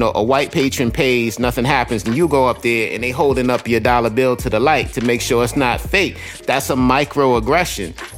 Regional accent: Queens, New York, United States; I grew up in South Jamaica, Queens, during the 80s, the crack era.

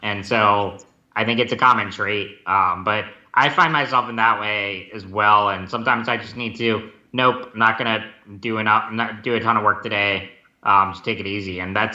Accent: Cary, North Carolina, United States; I was born and raised in Cary, North Carolina, and I still live with my parents today.

